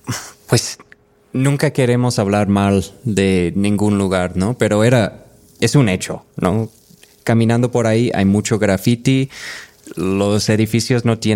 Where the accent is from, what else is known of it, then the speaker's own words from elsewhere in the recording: Minnesota, United States; Spanish is a second language; y pues de donde yo soy, en Minnesota